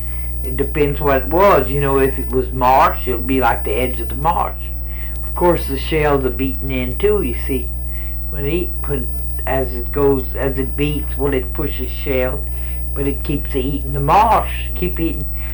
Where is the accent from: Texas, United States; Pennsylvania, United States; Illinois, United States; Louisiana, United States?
Louisiana, United States; Plus, for me, I say I'm a Cajun, and I don't want to give a rip.